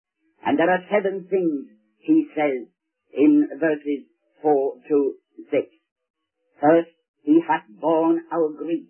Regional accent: Scotland, United Kingdom

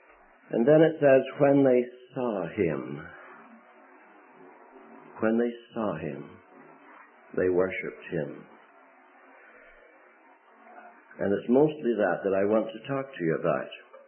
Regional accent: Northern Ireland, United Kingdom; also born or lived in Canada / United States / Angola; I was born and brought up in Northern Ireland. I did live in Canada and was in the States a lot for about 20 years, back in Ireland now, but I also spent 35 years in Angola.

